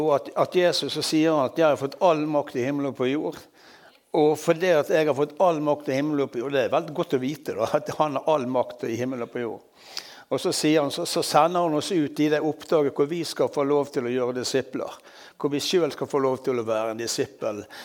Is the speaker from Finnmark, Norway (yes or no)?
no; Bergen, Vestland, Norway; Jeg er bergenser jeg også.